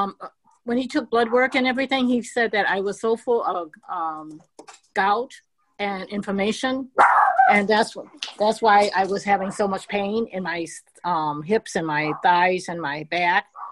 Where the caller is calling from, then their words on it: Michigan, United States; from Michigan